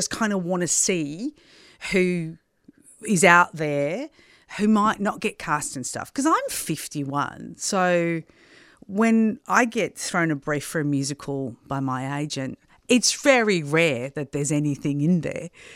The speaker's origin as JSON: {"language": "English", "town": "Wagga Wagga", "region": "New South Wales", "country": "Australia", "tie": "born or raised there", "also_born_or_lived": "Melbourne", "said": "I used to tour plays around the classrooms in Wagga Wagga, where I was born in Wagga and we moved to Melbourne."}